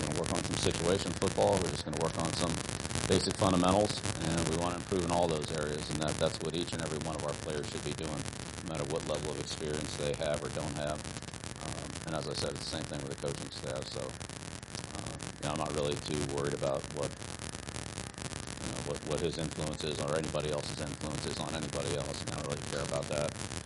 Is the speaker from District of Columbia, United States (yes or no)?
no; Annapolis, Maryland, United States; So, of course, growing up in Annapolis, you know, I was kind of a Colts fan